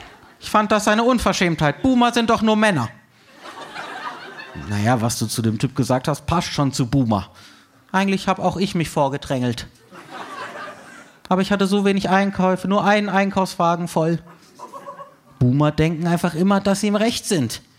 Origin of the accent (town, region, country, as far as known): Freiburg, Baden-Württemberg, Germany; born or raised there